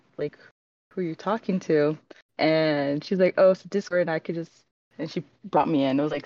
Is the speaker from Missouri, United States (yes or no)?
no; Arizona, United States